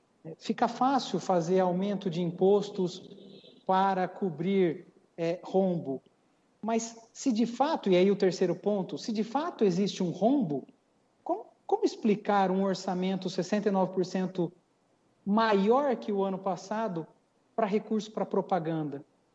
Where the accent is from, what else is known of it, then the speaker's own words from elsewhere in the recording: São Paulo, Brazil; nós todos como paulistas do nosso estado.